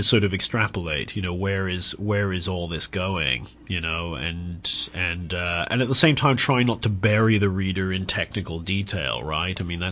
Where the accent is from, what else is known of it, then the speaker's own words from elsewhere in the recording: United Kingdom; I'm from the UK originally. I mean, I'm sort of, you know, Anglo-American is probably the best way to describe it